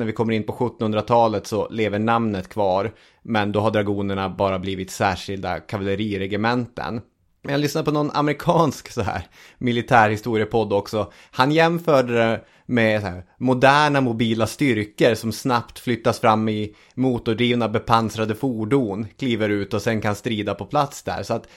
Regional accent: Arvidsjaur, Norrbotten County, Sweden; jag växte upp i Arvidsjaur, det vet många som lyssnar. Och i Arvidsjaur så växer man ju upp i skuggan av regementet på något sätt.

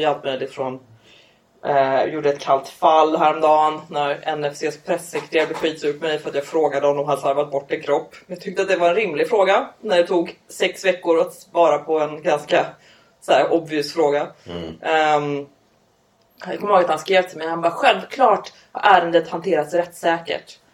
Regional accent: Upplands Väsby, Stockholm County, Sweden; Nej, men jag växte upp här i Upplands fucking

